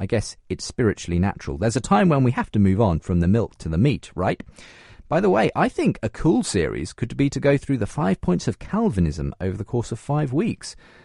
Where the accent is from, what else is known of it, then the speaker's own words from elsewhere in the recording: Oklahoma, United States; now in United Kingdom; Not only am I a Lutheran pastor, I'm from Oklahoma in the United States, so I could also offer that perspective as well.